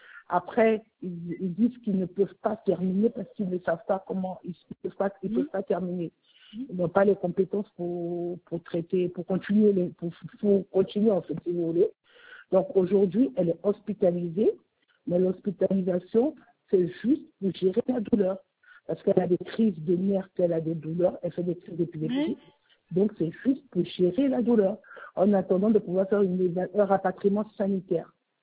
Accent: France; now in Côte d'Ivoire; Oui, parce qu'on vit en Côte d'Ivoire. On est français, mais on vit à l'étranger.

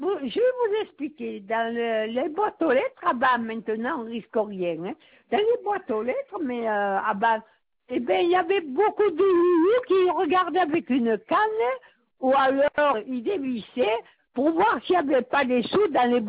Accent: Montpellier, Occitanie, France; born there; Alors, je suis née le 22-04-49 à Montpellier.

